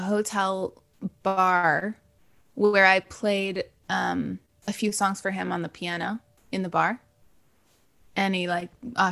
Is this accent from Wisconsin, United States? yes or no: yes; Wisconsin, United States; I never felt super cool growing up in Wisconsin.